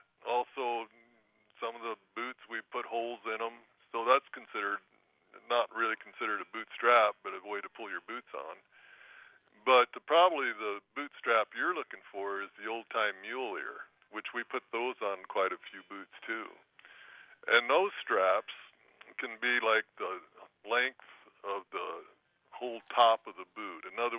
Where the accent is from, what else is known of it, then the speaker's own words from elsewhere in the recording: Iowa, United States; the story I tell everybody is that I grew up in Iowa